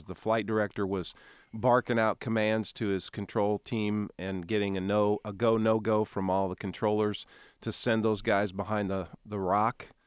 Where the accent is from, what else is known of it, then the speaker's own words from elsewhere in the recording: Ashland, Nebraska, United States; in my hometown of Ashland, a very small town between Omaha and Lincoln on Highway 6